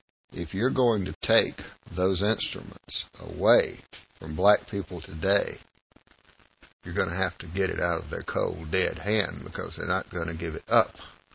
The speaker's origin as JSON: {"language": "English", "region": "South Carolina", "country": "United States", "tie": "born or raised there", "said": "And then I was raised down in South Carolina."}